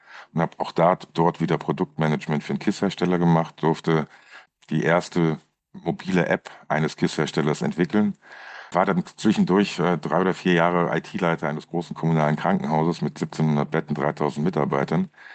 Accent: North Rhine-Westphalia, Germany; now in Ansbach, Germany; Gebürtiger Niederrheiner, also aus der, ich sage immer, der Stadt vom linken Niederrhein mit dem Provinzfußballclub. Ja, und lebe jetzt seit 10 Jahren in Ansbach.

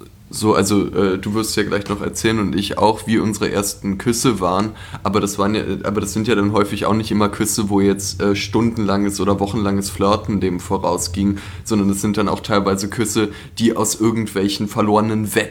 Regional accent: Berlin, Germany; born or raised there

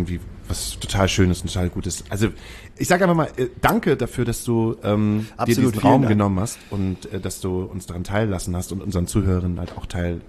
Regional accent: Hamburg, Germany; Manche Sachen machst du halt als Hamburger nicht

